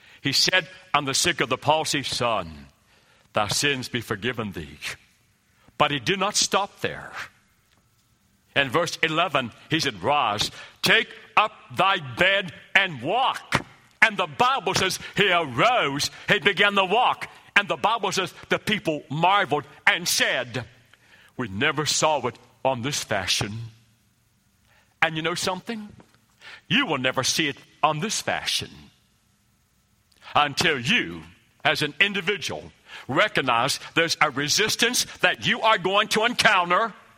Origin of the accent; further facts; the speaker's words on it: West Virginia, United States; And I mentioned about I'm from West Virginia, and I was raised about fishing all the time.